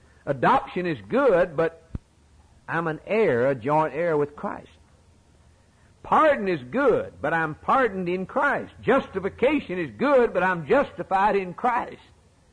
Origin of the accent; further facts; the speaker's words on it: United States; I'm glad I'm an American. I'm glad I'm free.